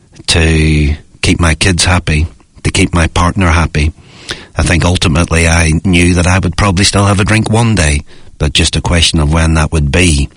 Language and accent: English; Ireland; I'm from Ireland.